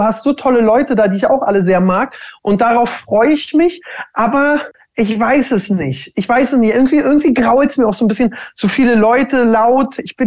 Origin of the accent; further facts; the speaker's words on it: Berlin, Germany; ich bin Berliner. Ich kann ganz anders reden, wenn du willst.